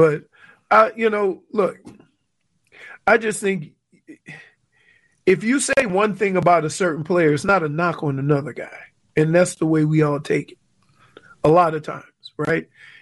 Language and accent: English; United States; I'm American. I will be rooting for Team USA.